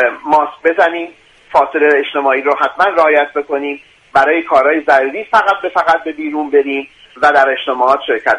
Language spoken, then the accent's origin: Persian; Sari, Mazandaran, Iran; من اهل شمال هستم، اهل مازندران و ساری ام.